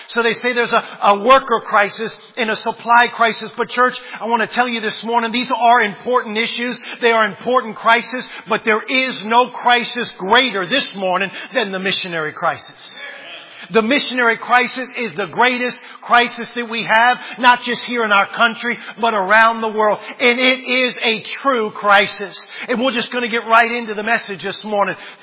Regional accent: Washington, District of Columbia, United States; Now listen, I'm from Washington, D.C. I'm a Redskin fan.

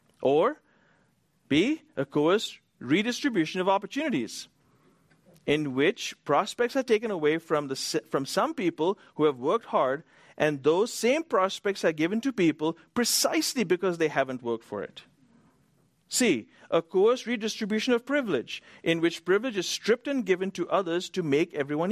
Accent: India; growing up in India where there are tiers of people, where there is a caste system

